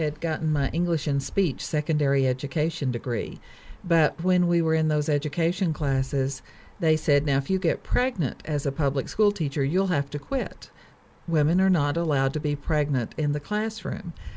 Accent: Texas, United States; To me, the context growing up in West Texas, which on the one hand was very good. It's a land of ranches and farms and very agricultural

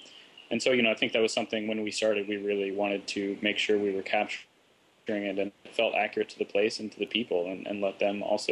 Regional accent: Missouri, United States; growing up in Missouri, you see some of these depictions of rural America and they never really accurate to me.

